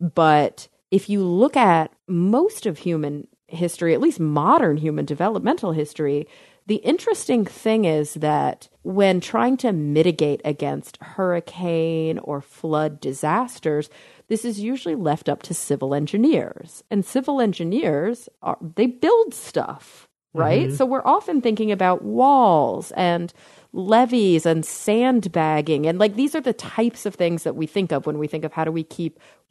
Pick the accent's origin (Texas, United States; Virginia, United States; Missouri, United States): Texas, United States; This one hit home for me a little bit because, you know, I'm from Texas. I have a lot of friends who still live there.